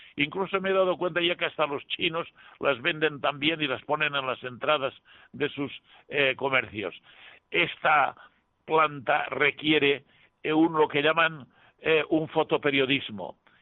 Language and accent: Spanish; Villarreal, Valencian Community, Spain; en mi pueblo de Villarreal